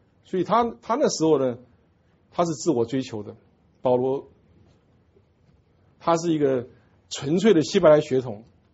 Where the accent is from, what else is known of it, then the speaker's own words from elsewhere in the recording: China; 就像我们中国人有一个正式的名字跟一个小名一样